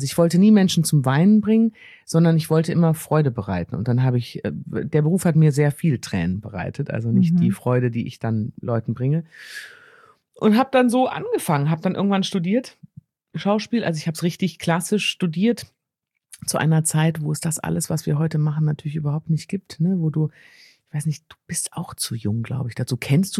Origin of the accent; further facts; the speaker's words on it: Düsseldorf, North Rhine-Westphalia, Germany; born there; ich komme ja aus Düsseldorf, ne? Gebürtig.